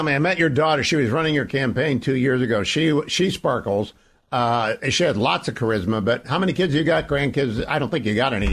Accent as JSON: {"language": "English", "town": "Warren", "region": "Ohio", "country": "United States", "tie": "born or raised there", "said": "What's in it for Warren, my hometown?"}